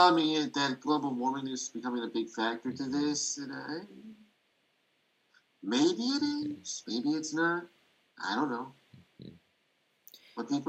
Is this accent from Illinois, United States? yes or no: yes; Chicago, Illinois, United States; My favorite season in my hometown, Chicago, is actually a tiebreaker.